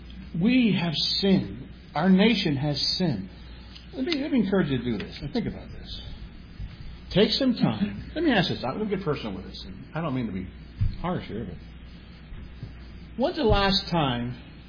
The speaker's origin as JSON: {"language": "English", "country": "United States", "said": "But God caused me to be born to American parents. I'm an American."}